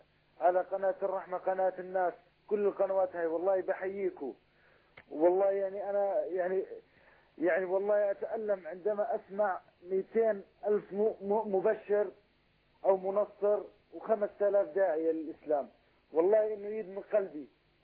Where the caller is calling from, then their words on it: Jordan; أنا مواطن من الأردن